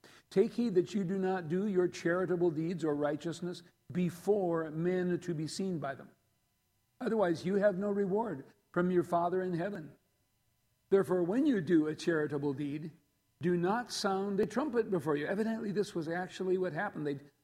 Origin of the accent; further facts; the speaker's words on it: South Dakota, United States; I grew up on the Great Plains in South Dakota. I can remember snowy winters that were so severe